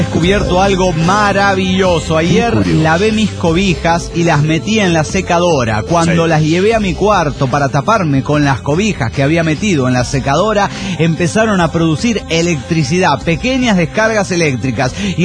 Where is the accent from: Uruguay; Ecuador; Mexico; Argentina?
Mexico; Coatzacoalcos, Veracruz; Hola, ¿cómo están, amigos?